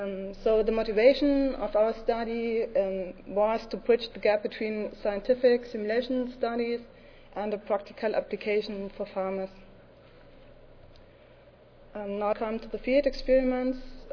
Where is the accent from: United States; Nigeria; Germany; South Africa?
Germany; from Germany, as already mentioned.